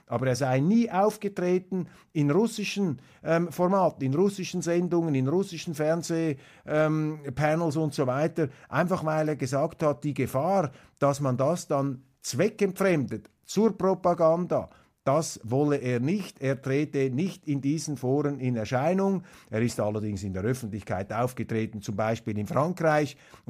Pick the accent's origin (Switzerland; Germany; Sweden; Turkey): Switzerland; Also das ist wirklich erschütternd für mich als Schweizer.